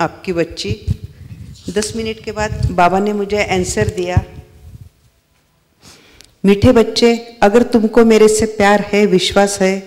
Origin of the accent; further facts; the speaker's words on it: Buldhana, Maharashtra, India; मैं बुल्ढाणा से हूँ